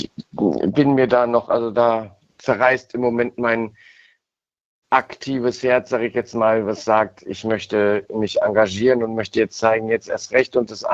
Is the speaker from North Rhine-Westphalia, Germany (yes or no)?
yes; Cologne, North Rhine-Westphalia, Germany; in meiner Heimatstadt Köln